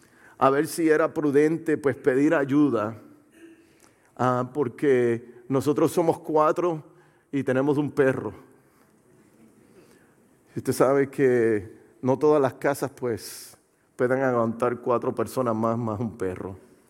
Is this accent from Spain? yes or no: no; Puerto Rico; now in United States; yo soy del sur de la Florida, originalmente de Puerto Rico.